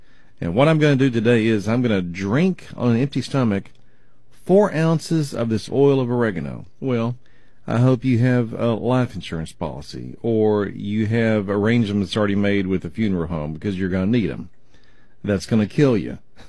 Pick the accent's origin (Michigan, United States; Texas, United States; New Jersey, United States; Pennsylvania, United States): Texas, United States; Mesquite; But I was raised in Mesquite, or part of my childhood was, not all of it, but part of it.